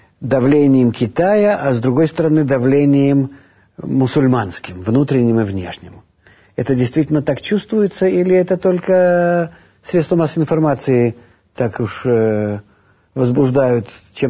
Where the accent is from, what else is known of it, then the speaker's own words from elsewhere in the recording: Russia; moved away as an adult; я из России уже 35 лет как выехал